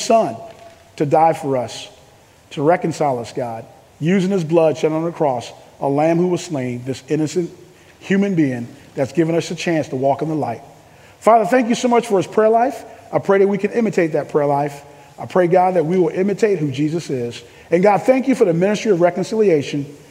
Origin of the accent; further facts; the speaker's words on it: New York City, New York, United States; It's interesting, when I'm from New York City, right? And so in New York City, you go to the UN, nobody can find parking, right?